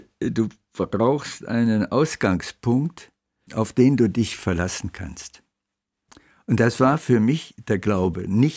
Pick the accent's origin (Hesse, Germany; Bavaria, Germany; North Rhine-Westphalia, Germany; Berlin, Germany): Berlin, Germany; ich bin in Berlin groß geworden und da war man immer ganz kleine Minderheit.